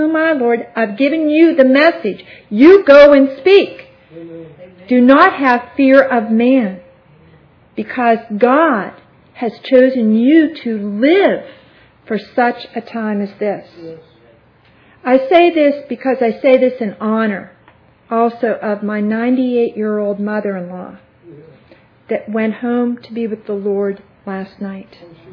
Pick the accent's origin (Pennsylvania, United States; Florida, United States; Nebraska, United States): Pennsylvania, United States; Pittsburgh; because I'm from Pittsburgh, I'm sorry.